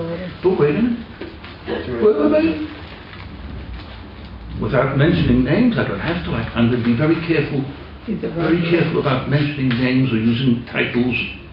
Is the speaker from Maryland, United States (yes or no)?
no; Williamsburg, New York, United States; born there; he finds out that I was born in Williamsburg.